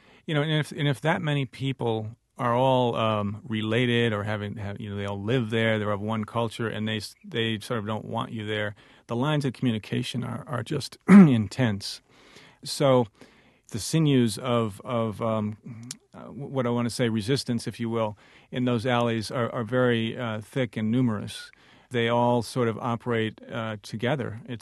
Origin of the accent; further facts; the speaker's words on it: United States; they have every motivation to dislike me as an American